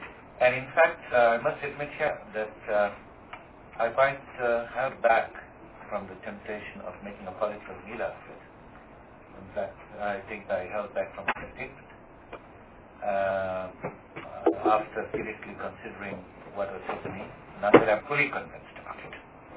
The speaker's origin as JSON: {"language": "English", "country": "South Africa", "said": "But sometimes you've got to think as a South African citizen, you know."}